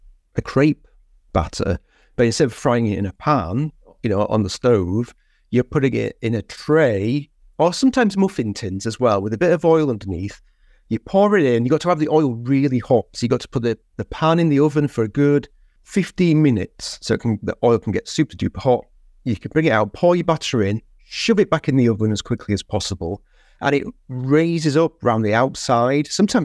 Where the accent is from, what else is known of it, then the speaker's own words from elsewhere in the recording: Yorkshire and the Humber, United Kingdom; I'm from Yorkshire originally